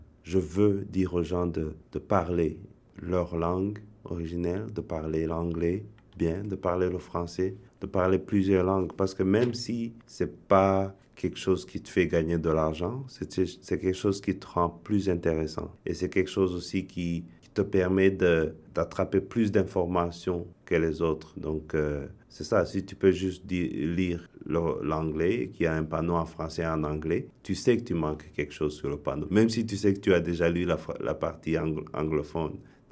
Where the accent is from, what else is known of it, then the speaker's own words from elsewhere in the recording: Rwanda; je ne voulais pas dire que je viens du Rwanda tout de suite